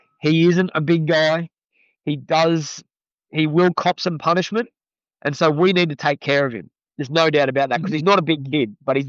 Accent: Australia; But as an Australian, I'm glad they didn't.

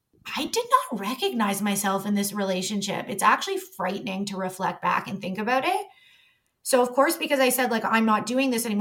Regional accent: Toronto, Ontario, Canada; Like, you're a 416er, because I grew up in Toronto.

